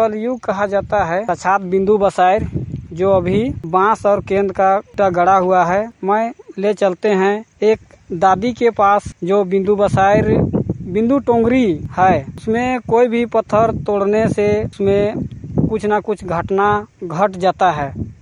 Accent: Burmu, Jharkhand, India; बुढ़मू से हूँ।

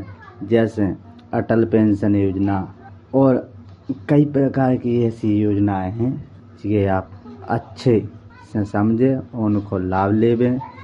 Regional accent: Bamrauli, India; बामरौली से हैं

